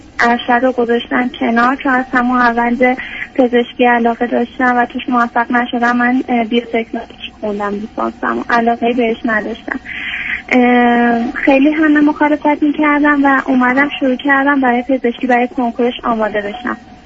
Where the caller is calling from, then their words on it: Iran; من 26 سالمه، از ایران تماس میگیرم.